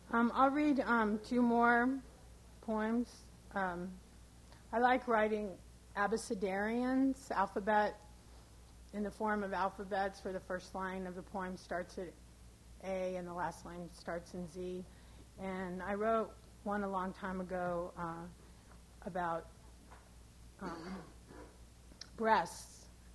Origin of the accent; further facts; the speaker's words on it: Texas, United States; born there; also born or lived in Indiana; I was born in Texas, and when I moved to Indiana, I was really surprised by the 4 very distinct seasons.